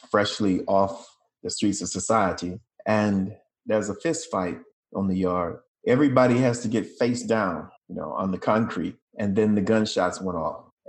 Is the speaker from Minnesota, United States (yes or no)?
no; Jackson, Tennessee, United States; Jackson, Tennessee. And so that was a very comfortable space for me to be in.